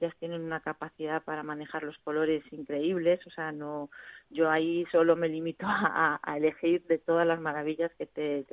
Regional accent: Spain; moved away; Aprovechando que soy española, pues lo traía para acá.

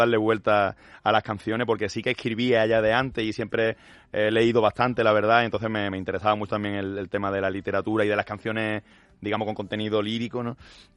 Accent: Málaga, Andalusia, Spain; Yo que soy de Málaga

